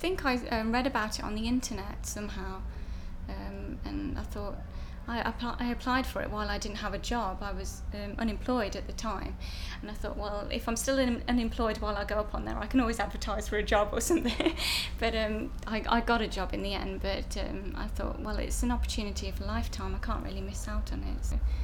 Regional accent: East Midlands, United Kingdom; I'm 27, and I'm from Leicestershire.

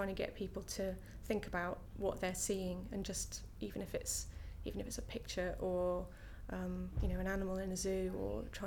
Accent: Midlands, United Kingdom; now in London, United Kingdom; I grew up in the Midlands in a little village, so moving to London was quite a transformation for me

